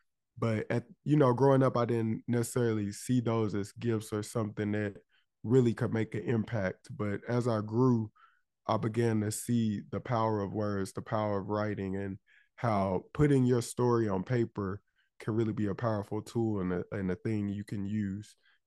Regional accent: Palestine, Texas, United States; a lady from my hometown of Palestine, Texas.

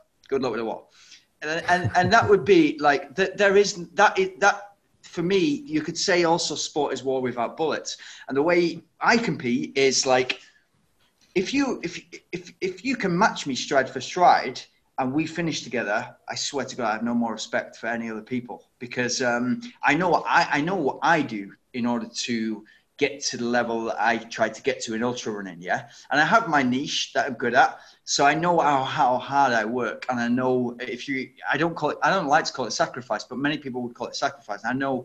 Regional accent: Manchester, North West England, United Kingdom; I grew up in Manchester

